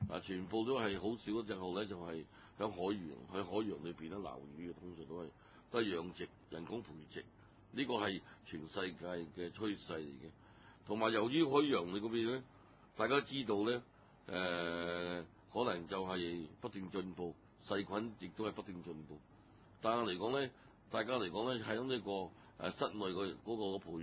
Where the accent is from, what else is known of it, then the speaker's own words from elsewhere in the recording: China; 我相信咧就係正所謂我哋中國人嘅説話，讀萬卷書不如行萬里路